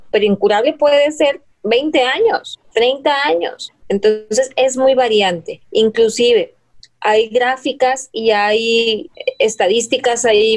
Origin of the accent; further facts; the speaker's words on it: Mexico; incluso como mexicanos, somos muy reacios a hablar de la muerte.